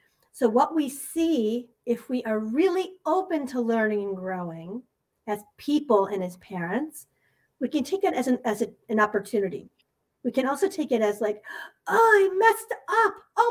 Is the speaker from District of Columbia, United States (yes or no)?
no; Massachusetts, United States; born there; I was born in Massachusetts.